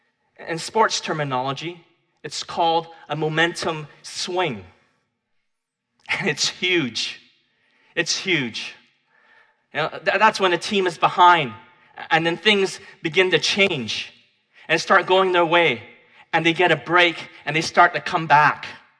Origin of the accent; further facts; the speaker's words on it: Canada; It is our civic duty as a Canadian citizen.